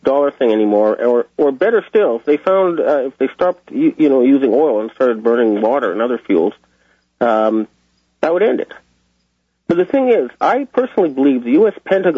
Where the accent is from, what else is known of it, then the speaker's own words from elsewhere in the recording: Canada; And as a Canadian, I'd be proud to serve in a U.S. ship like the Enterprise